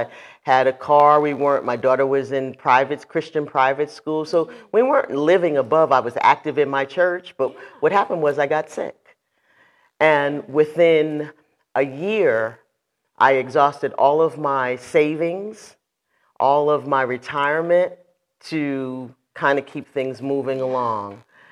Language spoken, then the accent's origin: English; New York, United States; also born or lived in Boston; now in New Jersey, United States; And I'm born and raised in New York, and I live in New Jersey, and I've lived in Boston.